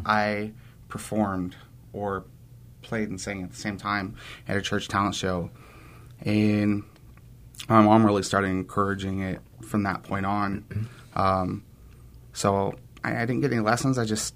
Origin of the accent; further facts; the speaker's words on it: Rowan, Indiana, United States; growing up in Rowan, Indiana, a little 200, 300 person town. You can literally sit in the middle and see all four edges of the town.